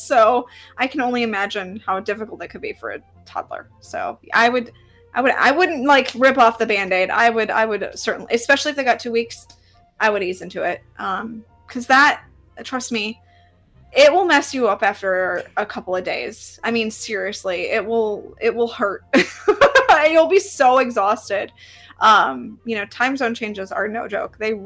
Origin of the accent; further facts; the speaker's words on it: Midwest, United States; given that I came from the Midwest and now I'm on the Eastern time zone